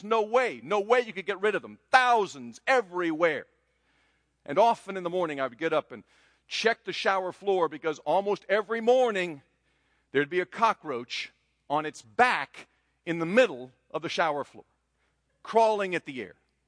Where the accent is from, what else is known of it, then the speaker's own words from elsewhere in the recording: Taiwan; When I was growing up in Taiwan, I got to be really good friends with cockroaches.